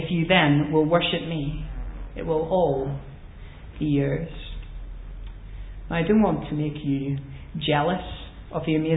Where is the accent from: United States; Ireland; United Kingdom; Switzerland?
United Kingdom; And being British, well, at least I being British